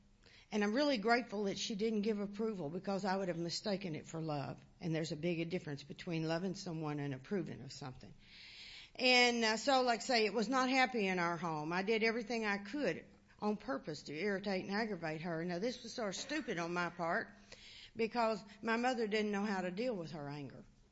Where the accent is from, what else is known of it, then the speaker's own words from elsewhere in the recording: Arkansas, United States; also born or lived in Newfoundland, Canada; And, of course, you know, I'm from Arkansas, and I've never seen that much snow.